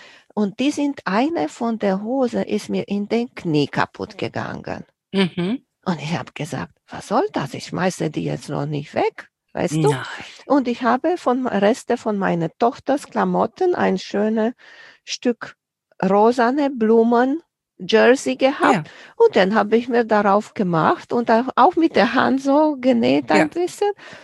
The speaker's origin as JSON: {"language": "German", "country": "Romania", "tie": "born or raised there", "said": "Ich bin groß geworden in Rumänien und wir hatten auch ganz viel"}